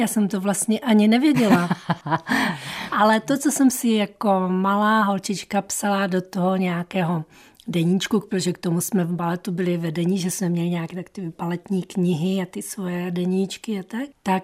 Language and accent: Czech; Ostrava, Moravian-Silesian Region, Czechia; já jsem rodačka z Ostravy. Moje rodina je ze Lvova.